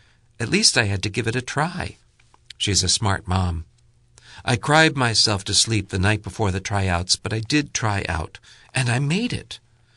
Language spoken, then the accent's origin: English; Salt Lake City, Utah, United States; I grew up in Salt Lake City and have been blind since birth.